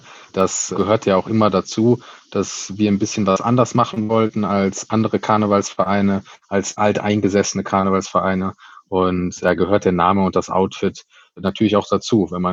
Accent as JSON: {"language": "German", "town": "Cologne", "region": "North Rhine-Westphalia", "country": "Germany", "said": "wir sind ein Kölner Verein, wir sind kölsche Jungs"}